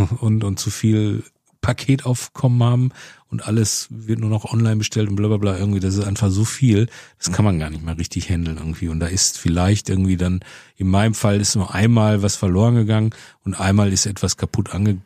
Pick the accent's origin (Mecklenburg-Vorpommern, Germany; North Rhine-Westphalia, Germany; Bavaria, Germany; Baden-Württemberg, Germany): North Rhine-Westphalia, Germany; Das war wirklich noch so Ruhrgebiet mit Hühnerstall auf dem Hof und so irgendwie. So, und da bin ich groß geworden auf der Flottmannstraße.